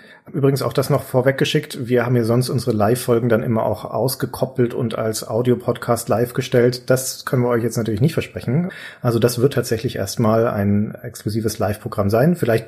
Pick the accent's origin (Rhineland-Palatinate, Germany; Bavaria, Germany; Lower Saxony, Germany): Bavaria, Germany; Nuremberg; Also erkenne ich Nürnberg jetzt nicht wieder, was du gerade beschrieben hast. Ich liebe meine Heimatstadt.